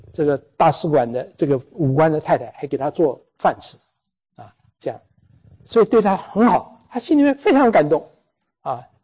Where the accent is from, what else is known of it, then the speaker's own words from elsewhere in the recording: Taiwan; 我是台湾来的，这里台湾来的人大概不多哈